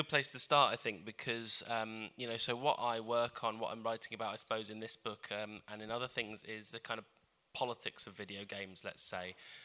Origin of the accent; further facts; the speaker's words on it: London, United Kingdom; accent: North London; I've actually got like two voices, like, because I'm from London, so normally I sound like really North London.